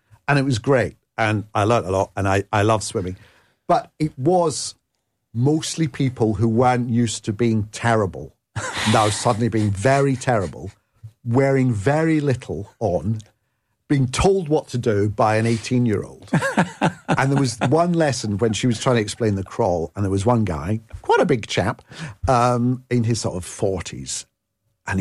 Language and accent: English; Scotland, United Kingdom; So, you know, being Scottish, I will be Scottish and Italian, you know, I've got the best of both.